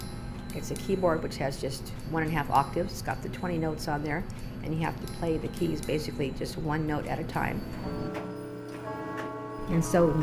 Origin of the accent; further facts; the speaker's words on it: Santa Catalina Island, California, United States; actually I'm from Santa Catalina Island. I was born and raised here. My parents moved to Catalina back in 1947, and my dad was the electrical engineer of the casino.